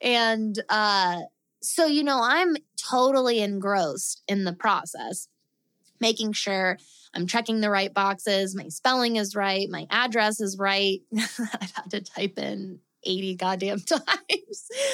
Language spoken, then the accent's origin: English; Colorado, United States; moved away as an adult; my family and I, we are from Colorado. My husband, my daughter, and our little pup, we're from Colorado.